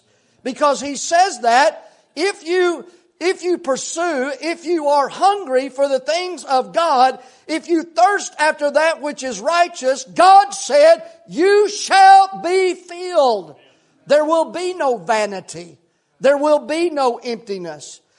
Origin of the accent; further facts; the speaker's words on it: the South, United States; But just thinking about that kind of food makes me, since I grew up in the South, oh my, it causes me to hunger.